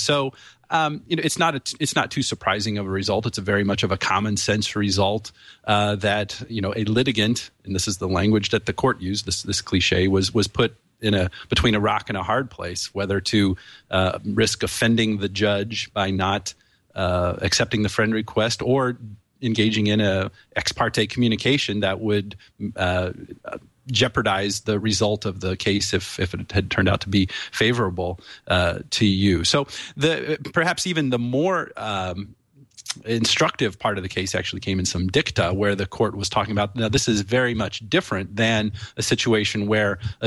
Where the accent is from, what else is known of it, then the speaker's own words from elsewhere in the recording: Bedford, Indiana, United States; I'm thinking back, you know, my hometown, Bedford, Indiana.